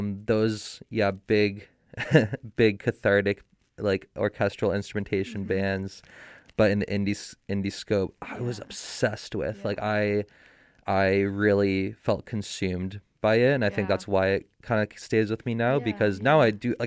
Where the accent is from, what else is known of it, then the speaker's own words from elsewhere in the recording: Toronto, Ontario, Canada; I grew up in just outside of Toronto proper.